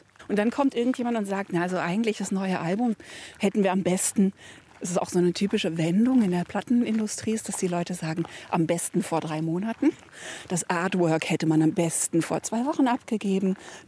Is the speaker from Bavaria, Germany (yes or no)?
no; Berlin, Germany; born there; Also ich bin in Berlin geboren, aber ich habe so ganz, ganz vage Vertrautheitsgefühle irgendwie.